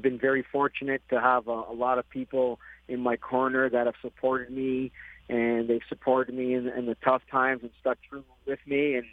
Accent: Canada; Growing up in Canada, it's the race that everybody kind of wants to win.

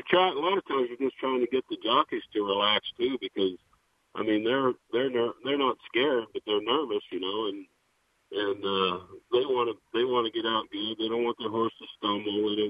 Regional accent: Montana, United States; No, I'm from Montana.

